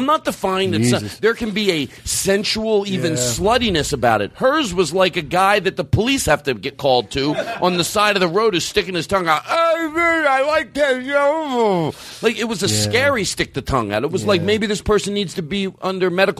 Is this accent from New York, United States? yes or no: no; Philadelphia, Pennsylvania, United States; I'm from Philadelphia.